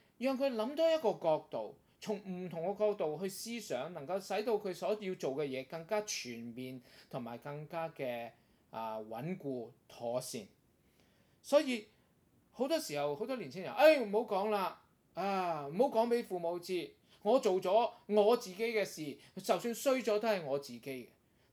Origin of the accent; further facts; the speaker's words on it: Guangdong, China; 我就諗起一句説話，就係我哋廣東人成日都講啊